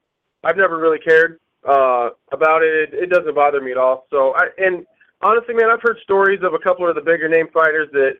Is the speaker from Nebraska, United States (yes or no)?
yes; Omaha, Nebraska, United States; You know, he's from Denver, I'm from Omaha. It's just about 7 hours away.